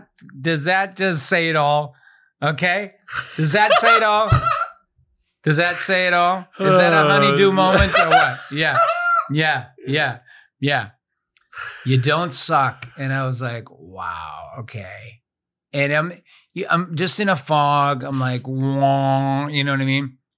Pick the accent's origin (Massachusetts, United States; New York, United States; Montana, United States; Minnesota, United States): Massachusetts, United States; Boston; I'm from Boston, the whole thing.